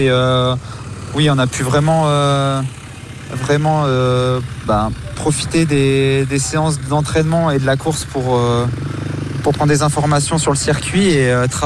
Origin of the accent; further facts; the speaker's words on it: France; En tant que Français, c'est vrai que la concurrence est rude.